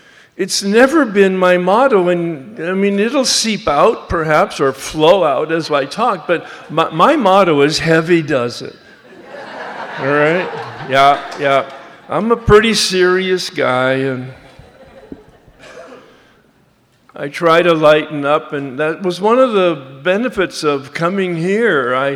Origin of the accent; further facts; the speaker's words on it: Los Angeles, California, United States; I'm from Los Angeles, and we barely look at one another.